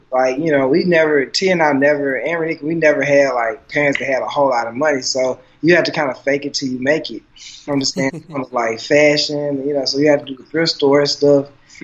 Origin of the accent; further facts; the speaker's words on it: the South, United States; I mean, growing up in the South and our parents were always dressed head to toe fly just because of Jim Crow.